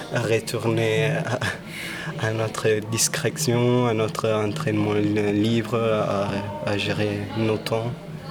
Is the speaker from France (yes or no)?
no; Italy; French is a second language; je suis italien, je fais de la corde lisse.